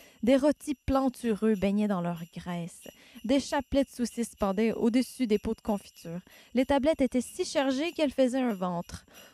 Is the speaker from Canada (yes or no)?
yes; Quebec, Canada; Chez nous, au Québec, on a fouillé, on a cherché pour trouver des références au vin dans l'histoire de nos coutumes.